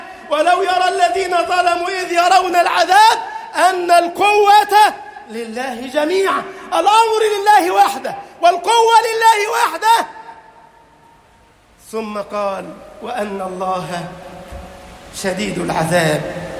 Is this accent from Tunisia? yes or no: no; Egypt; اللهم اجعل بلدنا مصر أمنا أمانا، سخاء رخاء